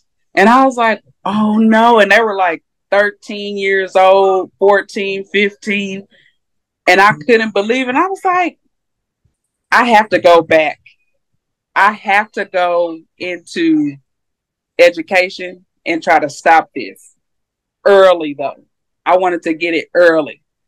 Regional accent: DeSoto, Texas, United States; now in Belmead, United States; Oh, and I'm from DeSoto. I don't know if y'all know.

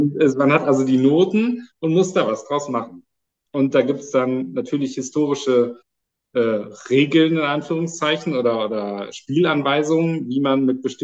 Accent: Mönchengladbach, North Rhine-Westphalia, Germany; born there; Also ich bin in Mönchengladbach geboren und dann in Wehsperrsch.

